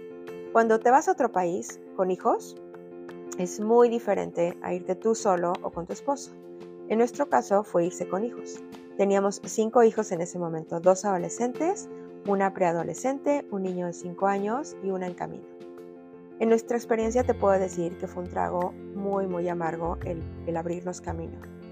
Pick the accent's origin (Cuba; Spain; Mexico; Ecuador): Mexico; moved away; no se trataba de seguir en mi burbuja de mi país de origen, en mi caso es México